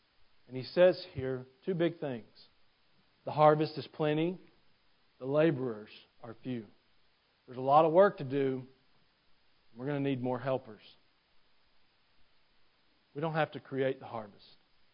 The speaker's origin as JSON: {"language": "English", "region": "Georgia", "country": "United States", "tie": "born or raised there", "said": "I grew up in Northeast Georgia, and in Northeast Georgia, everybody's chicken farmers."}